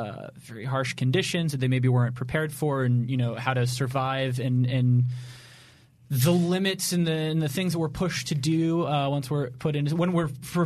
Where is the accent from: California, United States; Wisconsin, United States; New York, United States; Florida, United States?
Florida, United States; I'm from Florida. They didn't even have Red Vines there. I didn't see a Red Vine until